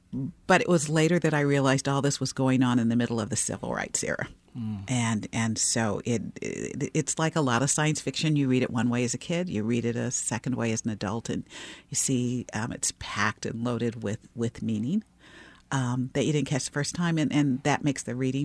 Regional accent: Cleveland, Ohio, United States; But I wanted to see something more than my backyard in Cleveland.

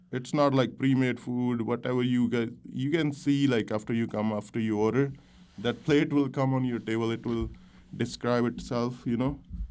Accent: Punjab, India; So I'm from Punjab, so my more forte is like Punjabi cuisine.

